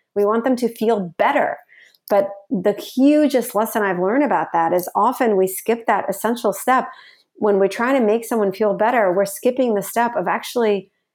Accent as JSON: {"language": "English", "country": "United States", "tie": "born or raised there", "said": "this gift that my parents gave me of growing up in America and being able to build my life here."}